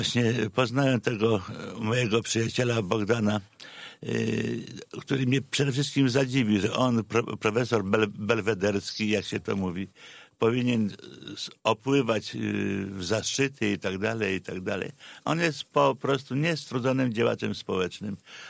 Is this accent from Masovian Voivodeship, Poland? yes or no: no; Myślibórz, West Pomeranian Voivodeship, Poland; Tak, to jest zachodniopomorskie. Zresztą ja z tym regionem byłem związany właściwie od dzieciństwa, ponieważ urodziłem się w Myśliborzu